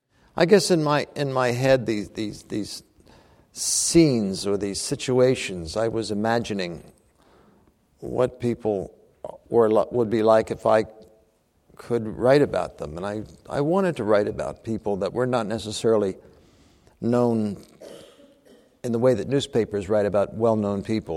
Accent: Ocean City, New Jersey, United States; born there; In this town, I was born in Ocean City, New Jersey. New Jersey, it's on the southern shore of New Jersey, on the Atlantic Ocean, an island resort.

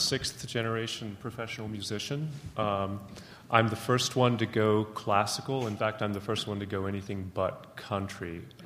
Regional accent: Texas, United States; And we're from Southeast Texas. And to this day, I'm still the only one who's left.

